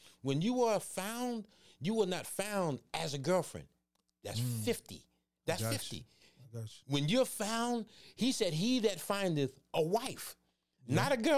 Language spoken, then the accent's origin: English; New York, United States; I'm from New York and my wife is from Atlanta.